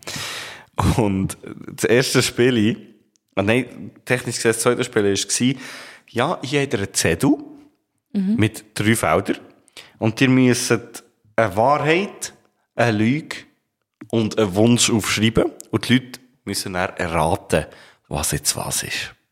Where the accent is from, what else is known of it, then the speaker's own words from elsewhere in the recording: Bern, Switzerland; Als Berner hast du in der Medienwelt recht viele Vorteile. Weil der Berner Dialekt wird mehr oder weniger in allen Kantonen als sympathisch wahrgenommen